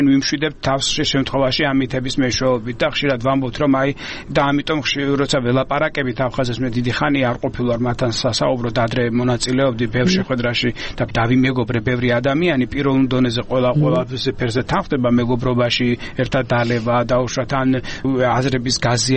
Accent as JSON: {"language": "Georgian", "region": "Samegrelo-Zemo Svaneti", "country": "Georgia", "said": "მეც ასე ვთქვათ მეზობელი კუთხიდან ვარ სამეგრელოდან ვარ წარმოშობით"}